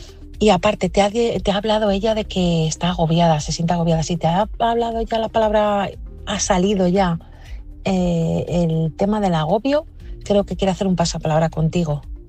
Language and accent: Spanish; Madrid, Community of Madrid, Spain; now in Burgos, Spain; una madrileña desde Burgos, que os está aquí dando su opinión.